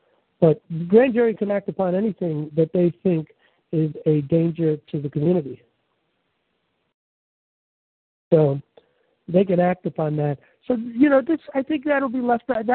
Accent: New York City, New York, United States; believe me, I come from New York City.

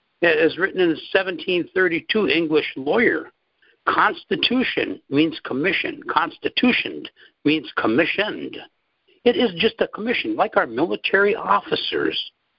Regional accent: Minnesota, United States; born there; When I was born on Minnesota, one of the 50 nations, one of the 50 nation states.

